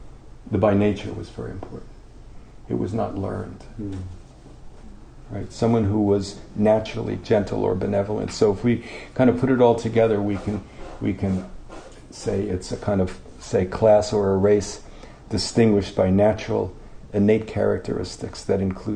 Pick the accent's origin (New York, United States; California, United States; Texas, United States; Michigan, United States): New York, United States; New York City; When I grew up in New York City, we had, you know, five boroughs, a lot of people living there